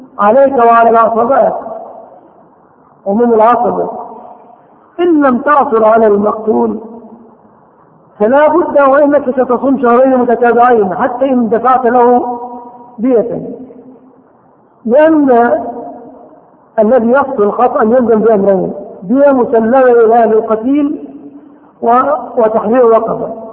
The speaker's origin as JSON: {"language": "Arabic", "country": "Egypt", "said": "ولكن عندنا في مصر نظام العقبات ملغي في بلادنا"}